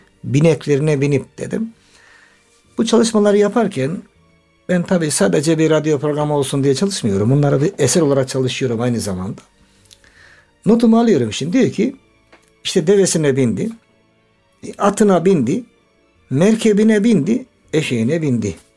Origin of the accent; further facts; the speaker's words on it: Black Sea Region, Turkey; ben Karadenizliyim